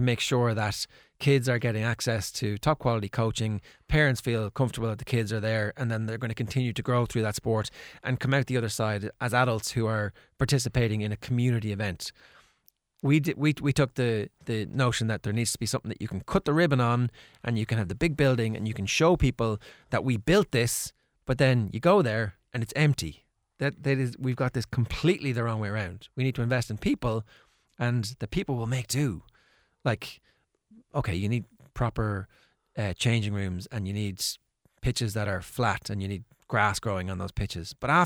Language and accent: English; Athy, Kildare, Ireland; I'm from Athy